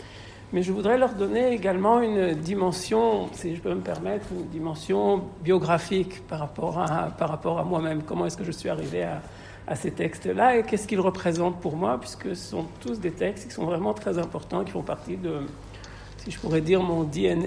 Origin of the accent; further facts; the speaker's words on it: Paris, Île-de-France, France; J'ai grandi à Paris dans les années 70 et début 80.